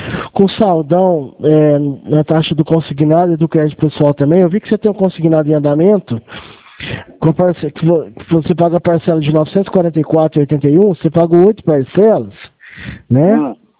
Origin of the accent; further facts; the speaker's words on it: Franca, São Paulo, Brazil; Eu sou de Franca